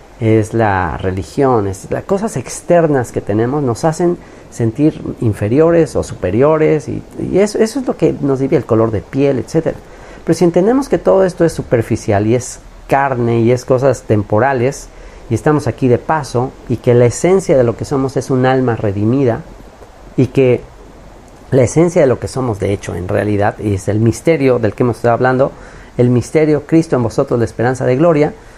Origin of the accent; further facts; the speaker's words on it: Mexico; Soy mexicano